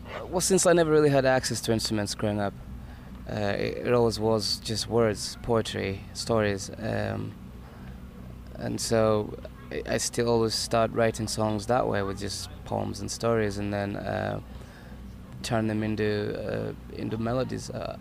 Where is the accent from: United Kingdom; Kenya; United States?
Kenya; I suppose my general perspective on things, as being a Kenyan and putting out my interpretations and my perspective, my spin on things in a way that is understandable in the Western world